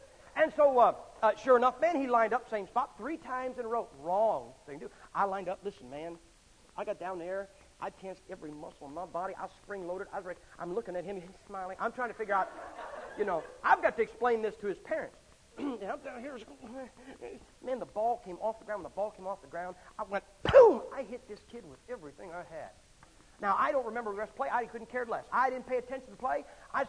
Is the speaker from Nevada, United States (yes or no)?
no; Massillon, Ohio, United States; born or raised there